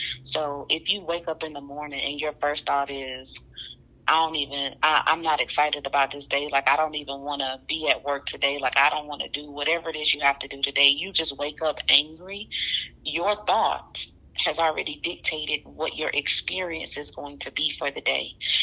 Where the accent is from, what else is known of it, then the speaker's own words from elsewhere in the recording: the South, United States; I'm a hugger. I am a hugger. I'm from the South. I'm going to hug you.